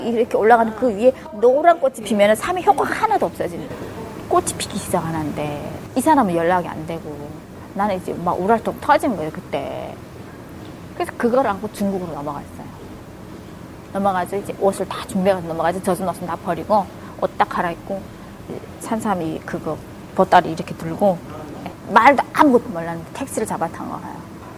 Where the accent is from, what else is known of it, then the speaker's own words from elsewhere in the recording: North Korea; moved away; 내가 북한 사람이니까.